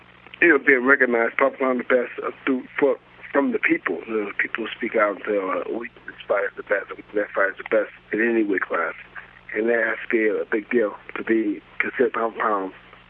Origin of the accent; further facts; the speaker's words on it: Lynwood, California, United States; Linwood, California.